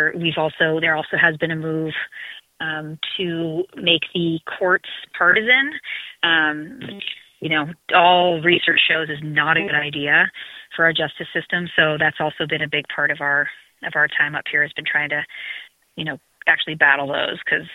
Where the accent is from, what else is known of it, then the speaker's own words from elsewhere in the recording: Bozeman, Montana, United States; Yeah, so I was raised in Bozeman. It was a little bit more, it was more of a cow town back then